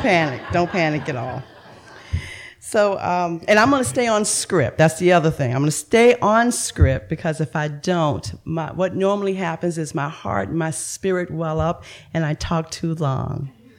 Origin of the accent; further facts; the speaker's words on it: Richmond, Virginia, United States; now in Maryland, United States; Wade actually, I hail from Richmond, Virginia.